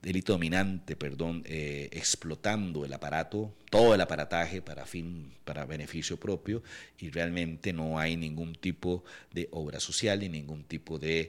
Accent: Purral, San José, Costa Rica; y yo soy de Purral.

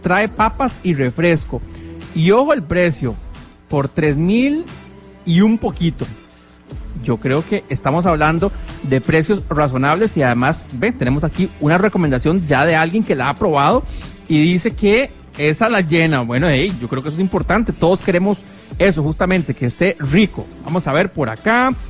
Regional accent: Heredia, Costa Rica; Yo soy de Heredia y puedo pasar de pronto ahora en la de menos.

